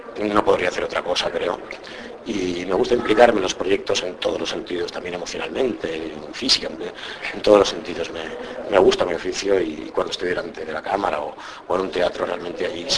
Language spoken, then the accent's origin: Spanish; Barcelona, Catalonia, Spain; Somos de Barcelona los dos